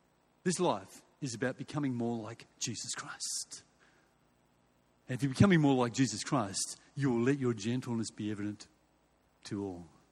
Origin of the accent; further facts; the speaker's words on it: Perth, Western Australia, Australia; So I'm a country boy way back then. And growing up in Perth in the late 60s and the early 70s